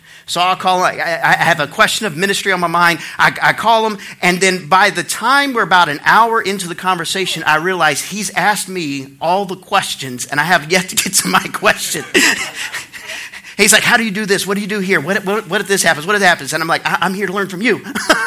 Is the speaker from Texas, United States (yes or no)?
yes; Texas, United States; Well, I'm originally from Texas. So let me introduce myself a little bit. Originally from Texas.